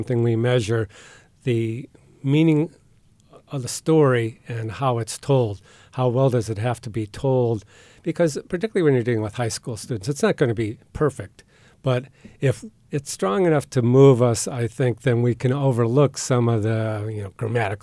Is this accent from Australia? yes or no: no; Detroit, Michigan, United States; So I come from Detroit, and right on the edge of Detroit, where it was a kind of a racist environment in various ways